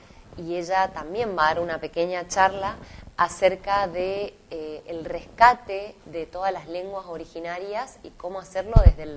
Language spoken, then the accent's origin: Spanish; Argentina; como misioneros y como argentinos